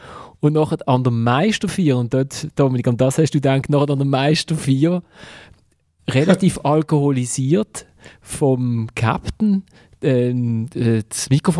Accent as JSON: {"language": "German", "town": "Basel", "region": "Basel-Stadt", "country": "Switzerland", "said": "ich als Basler aus Erfahrung"}